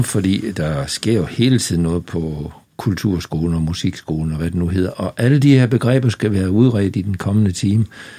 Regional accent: North Denmark Region, Denmark; Jeg er nordjyde, så det kan være, at der kan rettes op på det.

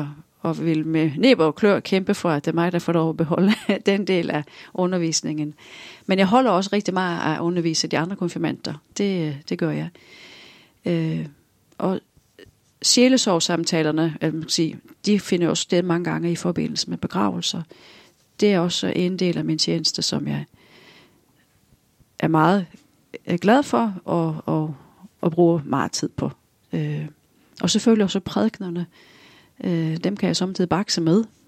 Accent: Arendal, Agder, Norway; also born or lived in Oslo; Jo, jeg kommer fra Norge. Jeg er født og opvokset i, eller jeg er født i Osloområdet, men da jeg var 6 år, så flyttede mine forældre ned til Tromøy, en ø uden for Arendal, i det sydlige Norge. Så jeg er det, man i Norge kalder reservedansker.

